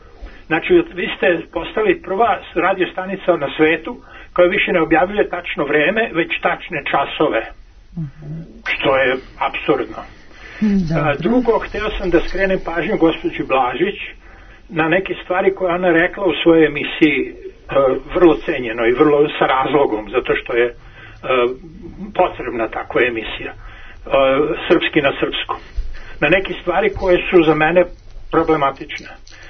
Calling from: Belgrade, Serbia; I ja sam iz Beograda

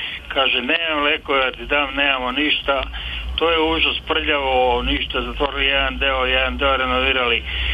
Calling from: Krupaje, Southern and Eastern Serbia, Serbia; Selo Krupaja, opština Žagubica.

